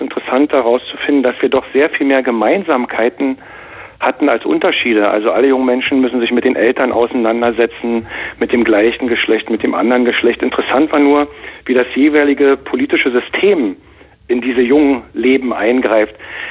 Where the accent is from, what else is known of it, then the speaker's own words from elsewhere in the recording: Berlin, Germany; als Berliner habe ich da natürlich geheult in Dessau, dass ich nicht dabei sein konnte, zumal ja meine Wohnung damals in der Nähe von der Bornholmer war.